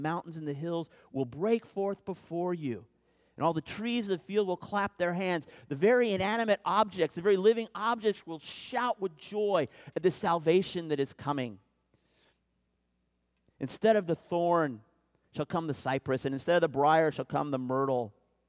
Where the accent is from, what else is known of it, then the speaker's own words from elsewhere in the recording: Kansas, United States; I grew up in Kansas, all of you know, and this time, October, is when farmers are out planting wheat, okay?